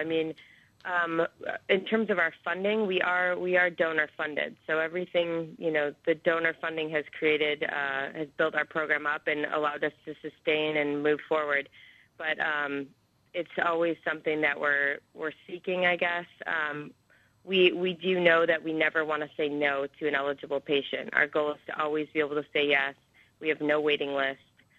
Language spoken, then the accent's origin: English; Michigan, United States; I came from the Midwest, from Michigan, and coming out here